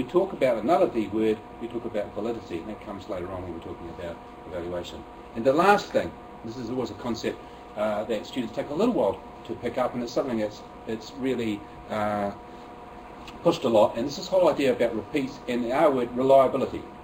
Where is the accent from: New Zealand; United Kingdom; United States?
New Zealand; I'm not from here, I'm actually from New Zealand